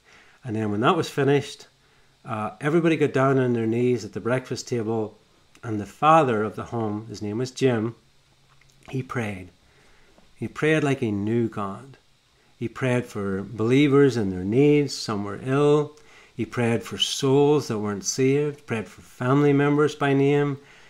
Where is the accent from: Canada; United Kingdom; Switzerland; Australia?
United Kingdom; Northern Ireland; I even learned to do some shooting, something I'd never done growing up in Northern Ireland.